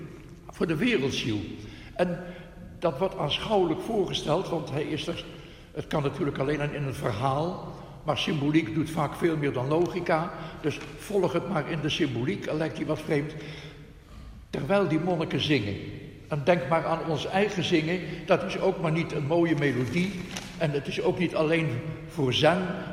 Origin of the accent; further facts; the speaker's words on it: Netherlands; Dat kunnen wij als Hollanders niet zo makkelijk, denk ik.